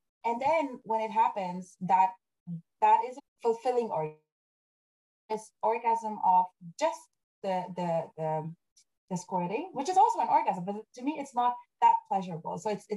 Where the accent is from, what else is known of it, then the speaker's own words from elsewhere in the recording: Germany; also born or lived in Afghanistan; coming from Afghanistan, growing up in Germany, now being in Japan